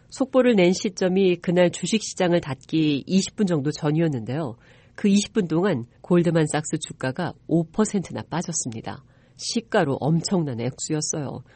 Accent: Germany; 제가 단지 관찰자로서 이런 이야기를 하는 게 아닙니다. 독일에서 태어나 자란 사람이라서 자신 있게 강조할 수 있어요.

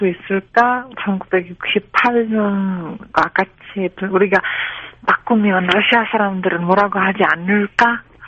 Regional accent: Czechia; Korean is a second language; 근데 저희 체코 사회주의보다 한국 사회주의가 더 강했어요.

